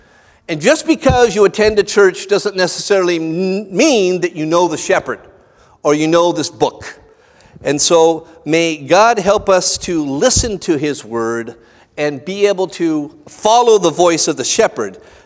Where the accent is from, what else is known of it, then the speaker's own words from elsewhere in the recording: California, United States; I grew up in Southern California